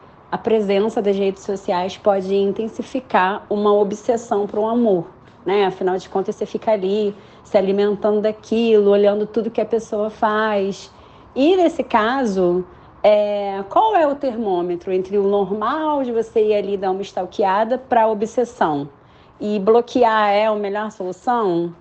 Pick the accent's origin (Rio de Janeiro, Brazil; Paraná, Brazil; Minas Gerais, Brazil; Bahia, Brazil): Rio de Janeiro, Brazil; tenho 40 anos, sou aqui do Rio